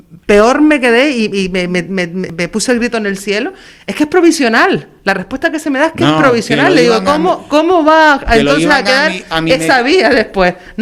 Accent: Puerto de la Cruz, Canary Islands, Spain; porque a ver, nos corresponde, o es que los portuenses no somos tinerfeños.

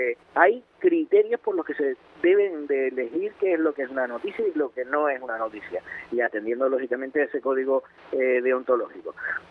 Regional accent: Canary Islands, Spain; lo que sí a mí me indigna muchísimo como canario

